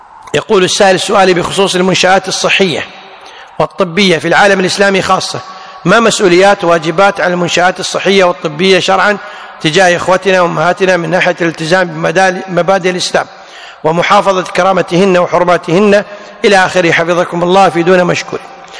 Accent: Kuwait; وعندنا في الكويت

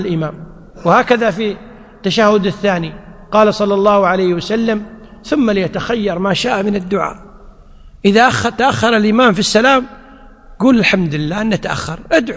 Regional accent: Kuwait; لذلك عندنا في الكويت أن الذي يجاهر بالشرب

